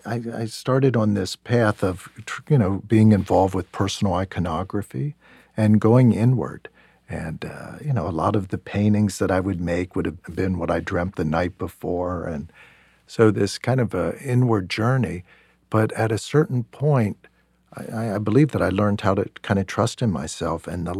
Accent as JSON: {"language": "English", "town": "York", "region": "Pennsylvania", "country": "United States", "tie": "born or raised there", "said": "I grew up in York, Pennsylvania."}